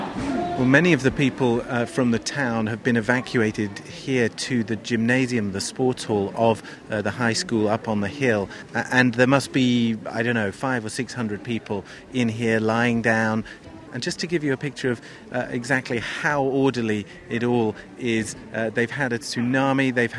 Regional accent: United States; From America.

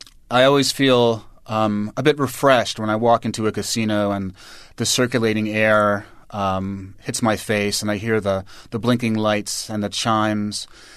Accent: New York, United States; I think maybe just growing up in New York in, you know, terrible 1970s New York that was dirty, covered in graffiti

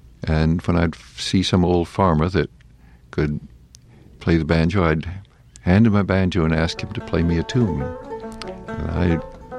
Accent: New England, United States; Well, I was raised in New England, went to school in Connecticut for 9 years and Massachusetts for another few.

